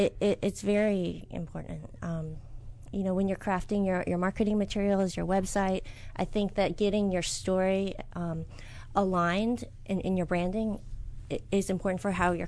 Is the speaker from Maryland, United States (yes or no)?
yes; Maryland, United States; also born or lived in Korea; So I was born in Korea, and I was adopted. And I was adopted as a baby, and I was raised mostly in Montgomery County, Maryland.